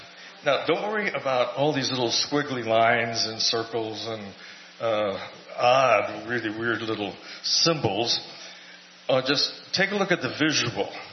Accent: Milwaukee, Wisconsin, United States; He is from my hometown of Milwaukee.

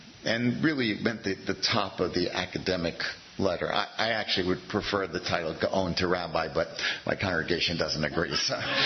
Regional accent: New Jersey, United States; also born or lived in Central California; I'd never understood these prayers when I was growing up in New Jersey. They never made any sense. Why you're praying for rain in the middle of the winter? Because we didn't get any. And then I moved to Central California

